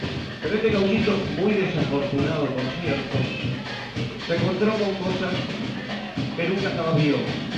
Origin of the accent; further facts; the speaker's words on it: Uruguay; ya que somos todos uruguayos